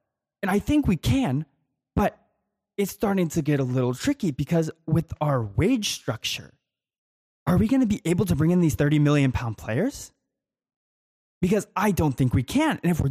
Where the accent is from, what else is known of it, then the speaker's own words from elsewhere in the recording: United States; and here in the United States, I am from the United States, I don't think that's any surprise